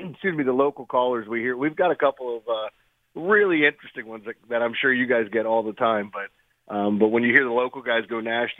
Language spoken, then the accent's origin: English; Baltimore, Maryland, United States; But growing up in Baltimore, I didn't have a football team.